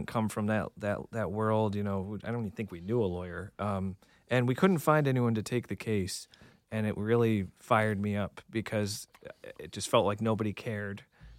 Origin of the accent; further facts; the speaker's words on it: Massachusetts, United States; now in Philadelphia, United States; Grew up in a small town in Massachusetts that nobody's ever heard of for sure. But been in Philly since 2013.